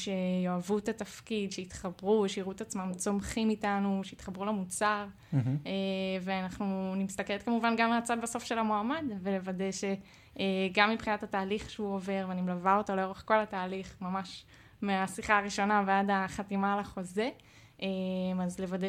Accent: Haifa, Haifa District, Israel; במקור אני מחיפה

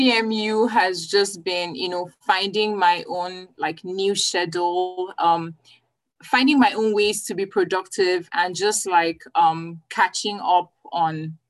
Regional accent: Nigeria; I'm from Nigeria.

